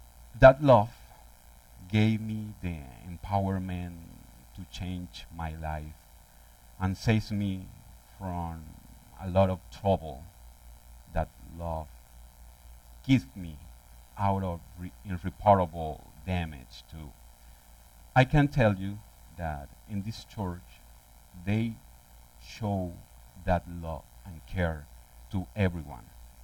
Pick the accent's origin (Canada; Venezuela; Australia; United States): Venezuela; I grew up in Venezuela.